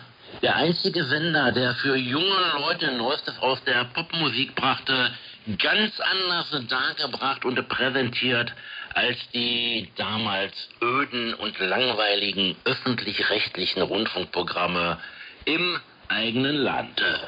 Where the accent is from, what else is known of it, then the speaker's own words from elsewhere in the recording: western Germany, Germany; Meistens war dies natürlich hier, da wo ich herkomme, im Westen Deutschlands der Fall.